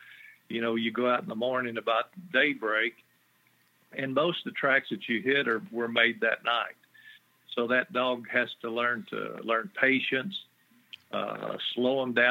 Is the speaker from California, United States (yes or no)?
no; Texas, United States; Well, I was raised in South Texas, about 50 miles southwest of San Antonio. But I live in the hill country and have since 1985.